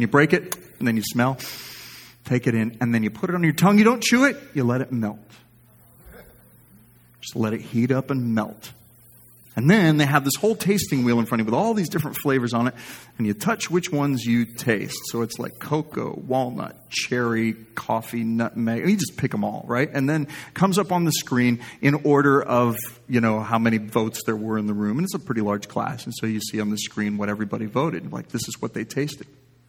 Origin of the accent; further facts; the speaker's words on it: Texas, United States; I mean, to me, food is food. I'm from Texas.